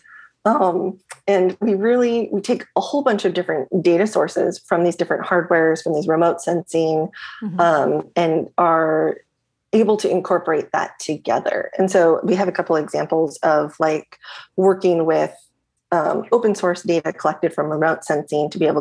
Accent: Anchorage, Alaska, United States; So I grew up in Anchorage, Alaska

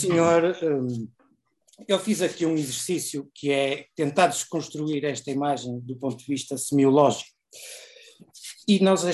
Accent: Viana do Castelo, Portugal; eu sou de Viana, já estou aqui há uns anos valentes, mas ainda me sinto um turista.

